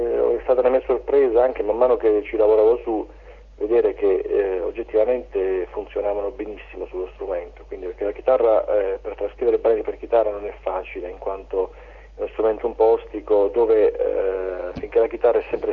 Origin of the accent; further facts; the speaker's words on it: Apulia, Italy; io sono anche io pugliese, a pochi chilometri da Polignano dove lui è nato